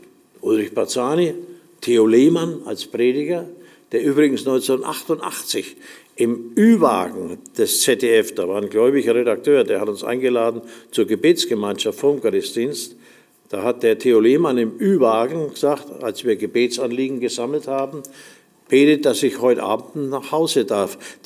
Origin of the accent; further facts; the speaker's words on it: Nuremberg, Bavaria, Germany; ich wusste es nicht, ich bin Nürnberger